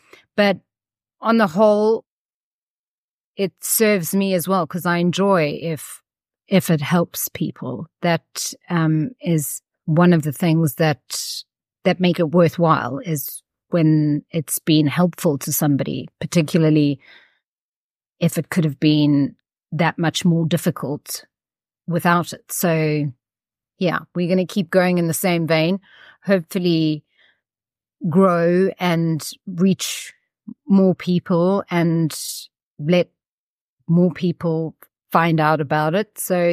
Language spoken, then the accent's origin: English; Eastern Cape, South Africa; moved away; So very much a South African native. Haven't lived there for a long time, though. But I grew up in the Eastern Cape. My parents are still there, and they farm, and literally in the middle of nowhere.